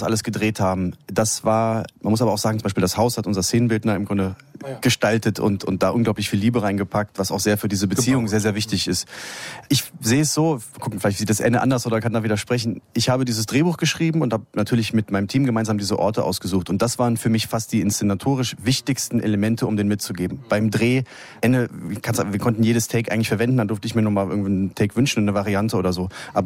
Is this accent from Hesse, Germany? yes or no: no; Cologne, North Rhine-Westphalia, Germany; Also ich komme aus Köln, ich bin da aufgewachsen